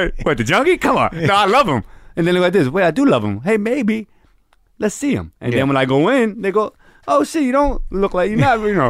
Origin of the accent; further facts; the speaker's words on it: New York, United States; I'm an actor. I grew up in New York.